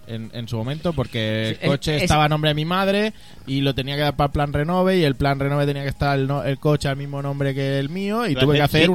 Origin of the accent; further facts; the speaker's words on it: Catalonia, Spain; Yo, como catalán, prefiero que no.